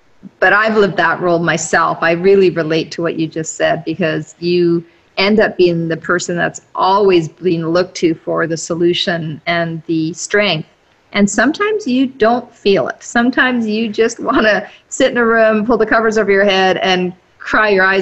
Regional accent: South Africa; I'm from South Africa, so I was raised in a very volatile nation that during apartheid.

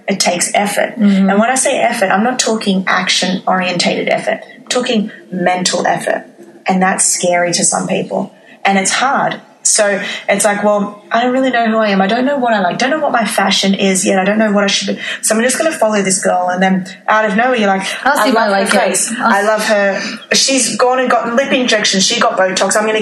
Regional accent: Australia; I was born and raised in Australia, but my family were born and raised in Cyprus. So when we came to Australia, I looked different.

